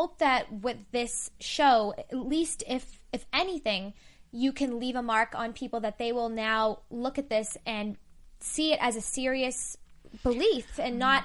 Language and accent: English; Massachusetts, United States; No, yeah, I'm from Massachusetts.